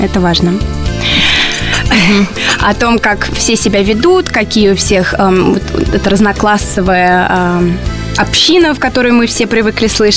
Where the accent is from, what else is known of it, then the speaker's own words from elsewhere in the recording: Russia; accent: American; Поэтому, если бы я не сказала, что я русская, наверное, бы мало кто об этом догадался.